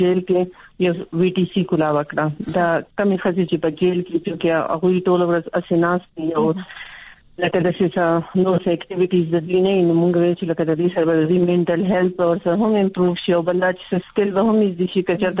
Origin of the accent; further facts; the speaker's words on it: Khyber Pakhtunkhwa, Pakistan; زه د سوات اوسېدونکی یم